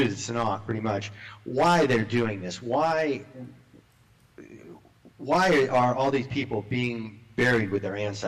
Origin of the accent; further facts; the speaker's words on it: South Carolina, United States; I'm from South Carolina.